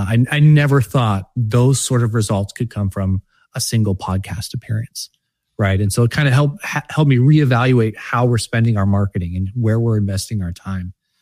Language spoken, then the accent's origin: English; Pennsylvania, United States; I was visiting my hometown in Pennsylvania when I get the email